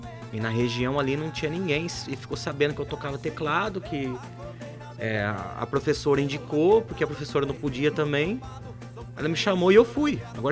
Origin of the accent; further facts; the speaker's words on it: Dinolândia, Brazil; Aí eu voltei pra minha cidade natal, que é Dinolândia.